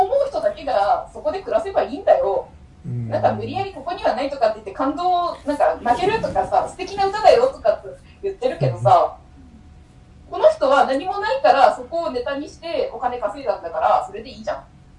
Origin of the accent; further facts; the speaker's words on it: Tottori, Japan; 離れたくせに私はまたここで帰ってきて、鳥取だったら歌歌ったらなんか鳥取県出身だからっていう理由で引きしてもらえて